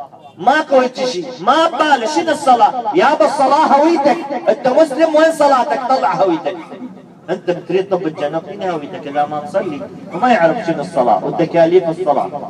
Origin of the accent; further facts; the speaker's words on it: Najaf, Najaf Governorate, Iraq; الآن أنا أحكي لك أنا من النجف، الآن ساكن نجف